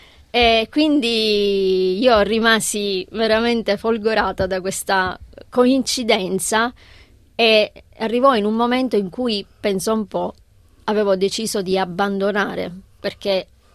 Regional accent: Sicily, Italy; moved away; quella che io vivo nel vivere lontano dalla mia terra, ma anche la passionalità che è tipica dei siciliani. Essere siciliano, noi siamo temprati, perché abitare in un'isola, quest'isola ti isola

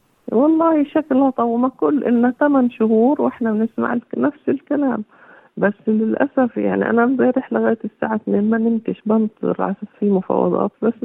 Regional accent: Palestine; طبعا احنا كفلسطينيين في عنا بنطبخ، بنعمل كعك وبنطبخ سمجية

